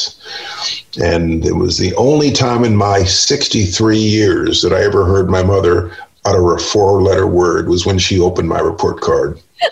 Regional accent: Wappingers Falls, New York, United States; I was 5 or 6. We moved upstate to the Hudson Valley to a little town called Wappingers Falls, New York.

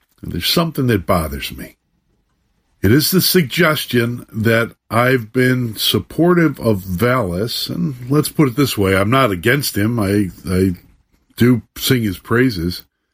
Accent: Chicago, Illinois, United States; I was born in Chicago. I'm from here. I understand the city.

